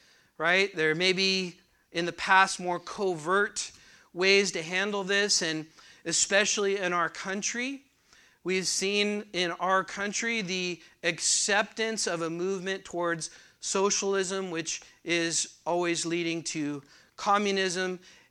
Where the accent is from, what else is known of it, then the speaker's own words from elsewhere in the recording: California, United States; And I'm from California, so I'm not bashing California.